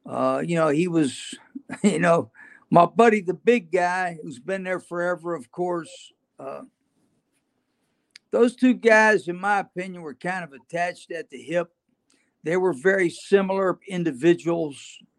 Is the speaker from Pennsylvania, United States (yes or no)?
yes; Pennsylvania, United States; You know, I grew up like that in Western Pennsylvania.